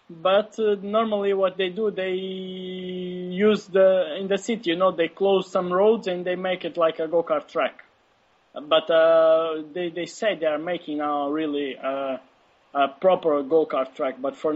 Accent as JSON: {"language": "English", "country": "Angola", "second_language": "English", "said": "It's like this, like you said, I'm from Angola. Everything started because of my father. He used to race touring cars when he was young. So in Angola, already when I was young, I already used to watch motorsports there."}